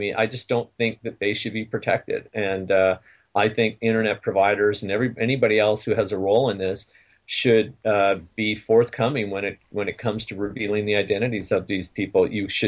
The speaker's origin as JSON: {"language": "English", "town": "Sarnia", "region": "Ontario", "country": "Canada", "said": "I'm from Sarnia, Ontario."}